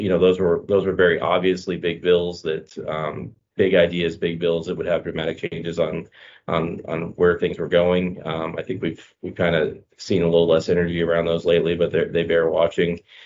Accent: Rotonda West, Florida, United States; I often cite to my hometown of Rotunda, West Florida, which is really literally a giant circle in the ground. And that was in Charlotte County, Florida.

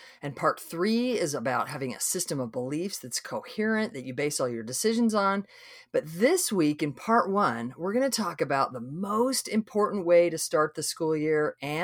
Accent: Idaho, United States; We live in Texas. I grew up in Idaho. My parents still live in Idaho.

